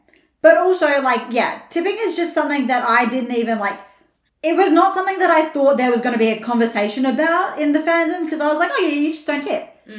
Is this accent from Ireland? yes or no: no; Australia; like, I'm so Australian that it didn't even cross my mind the first time